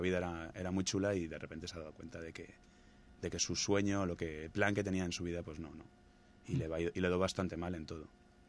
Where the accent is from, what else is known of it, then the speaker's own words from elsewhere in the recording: Madrid, Community of Madrid, Spain; Hombre, es que yo soy un tío de Madrid que ha escuchado música americana.